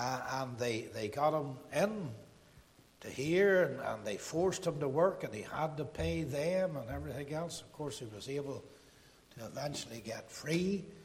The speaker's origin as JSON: {"language": "English", "region": "Northern Ireland", "country": "United Kingdom", "said": "I mean, I'm not ashamed to be Irish, but I'm Northern Irish."}